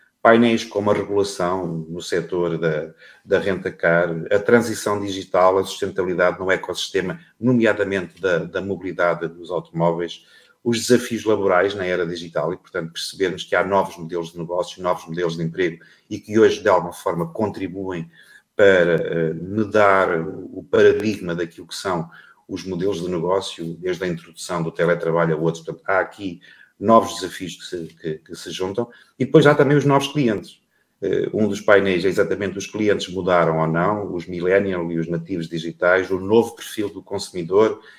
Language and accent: Portuguese; Tentúgal, Centro, Portugal; a minha terra, Tendugal, que aqui recordo